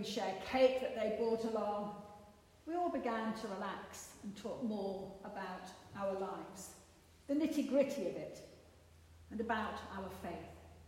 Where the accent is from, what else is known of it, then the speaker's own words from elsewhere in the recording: United Kingdom; You know how polite we are as the British?